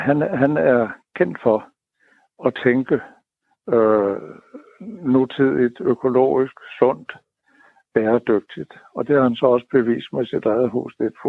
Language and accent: Danish; Hobro, North Denmark Region, Denmark; born there; Jeg er født i Hobro og har kun boet der de første år af mit liv